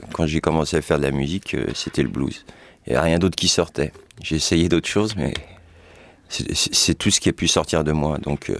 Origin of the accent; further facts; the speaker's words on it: France; je ne suis pas un noir américain. Je suis assez blanc de peau, je ne suis, premièrement, deuxièmement, je ne suis pas américain du tout. Je suis un Français d'origine maghrébine